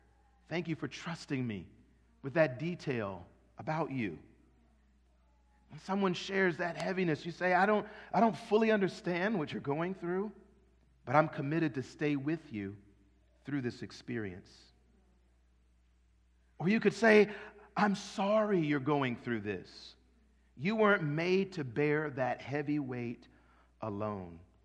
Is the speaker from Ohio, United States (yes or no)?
yes; Toledo, Ohio, United States; born there; also born or lived in Washington, D.C.; I used to not even tell people that I was born in Toledo, Ohio because of all of the shade.